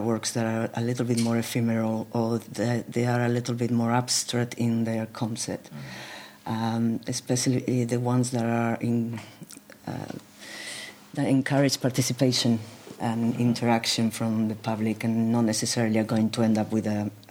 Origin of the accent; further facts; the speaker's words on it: Spain; now in London, United Kingdom; In fact, I have been in London for longer than I've been in Spain. So when I'm in Spain, I'm English, and when I'm in England, I'm Spanish